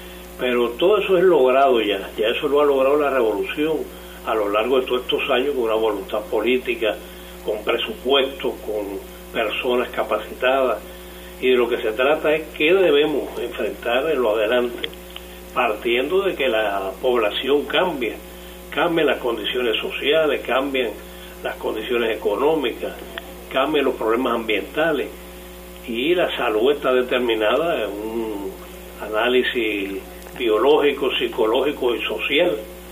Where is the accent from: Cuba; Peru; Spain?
Cuba; born there; Yo tengo más de 60 años de edad. Yo nací en el capitalismo en Cuba. A mí me formó el sistema anterior, con todas las situaciones de dictadura, de lucha revolucionaria, de situaciones económicas y sociales.